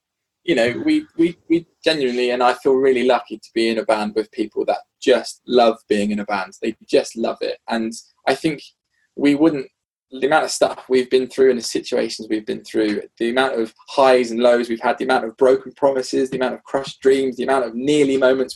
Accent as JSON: {"language": "English", "country": "United Kingdom", "said": "and I remember being really British and being on the microphone."}